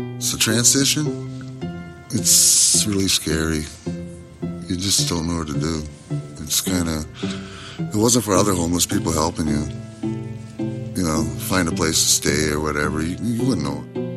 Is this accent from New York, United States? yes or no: no; Saint Paul, Minnesota, United States; I'm from St. Paul, Minnesota. I was born here.